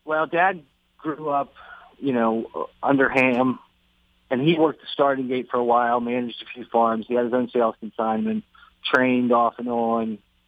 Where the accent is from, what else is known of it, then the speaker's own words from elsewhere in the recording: Maryland, United States; I mean, I grew up in Maryland.